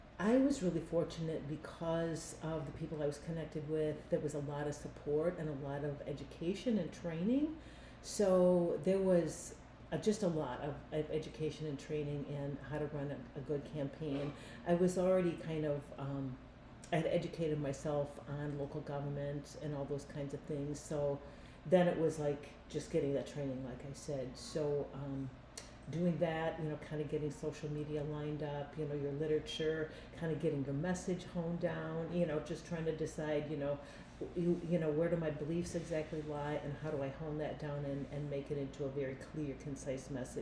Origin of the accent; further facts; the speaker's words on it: Minnesota, United States; I actually am from Minnesota.